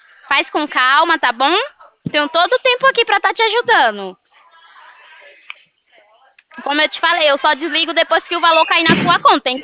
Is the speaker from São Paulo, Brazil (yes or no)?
yes; Americana, São Paulo, Brazil; Eu sou de Americana